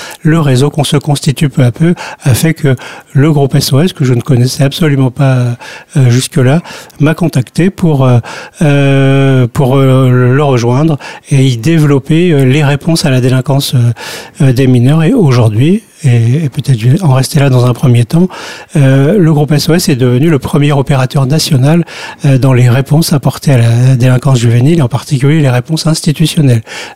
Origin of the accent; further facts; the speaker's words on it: Champigny-sur-Marne, Île-de-France, France; Donc j'ai grandi à Champigny-sur-Marne et avec une forte envie d'en sortir.